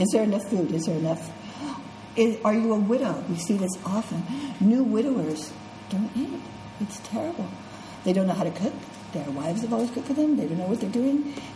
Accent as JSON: {"language": "English", "country": "Ireland", "said": "the meat, my pastries, and tea that we do as Irish people, and, you know, the Irish are never known for food."}